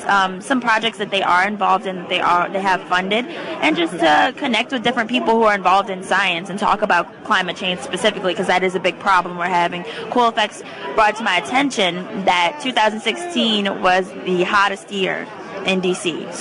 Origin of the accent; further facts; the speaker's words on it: New Orleans, Louisiana, United States; I'm a junior biology major at Howard University, and I'm from New Orleans, Louisiana.